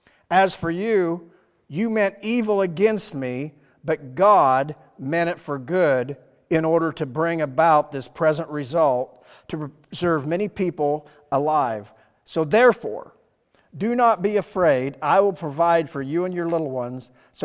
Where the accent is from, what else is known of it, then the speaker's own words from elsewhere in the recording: Iowa, United States; moved away as an adult; also born or lived in Denver, Colorado; I moved away from Iowa in the 20s and went to Denver.